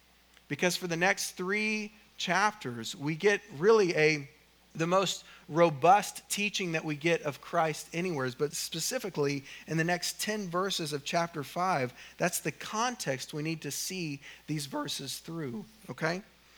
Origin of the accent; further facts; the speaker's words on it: Oklahoma, United States; but I'm from Oklahoma, so I probably messed it up.